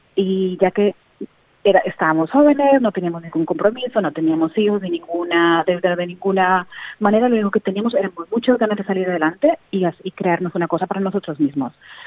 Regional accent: Colombia; moved away as an adult; now in Sydney, Australia; yo me vine de Colombia en el 2001 y vine a estudiar mi carrera.

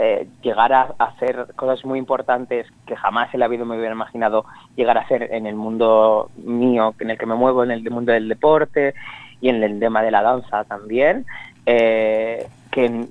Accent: Barcelona, Catalonia, Spain; now in Australia; Yo soy de Barcelona, nacido, crecido y toda mi vida allí, excepto ahora que estoy aquí en Australia. Pero bueno, sí que es verdad que mis padres son de origen asiático, mi madre es filipina y mi padre de Pakistán

